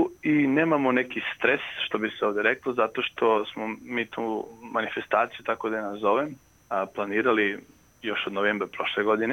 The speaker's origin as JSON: {"language": "Serbian", "country": "Serbia", "said": "naravno i mi koji dolazimo iz Srbije"}